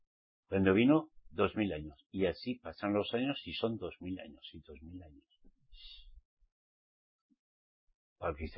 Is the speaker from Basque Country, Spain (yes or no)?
yes; Basque Country, Spain; Como se dice en mi tierra, en España. ¿Qué les parece? Al menos en mi país, en el País Vasco.